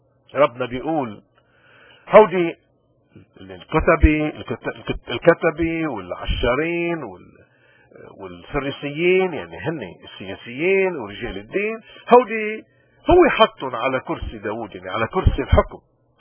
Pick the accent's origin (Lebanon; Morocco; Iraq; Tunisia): Lebanon; نحن كلبنانيين مثلنا مثل أي شعب من شعوب الأرض اليوم عم نمر بأزمة إيمانية قاتلة.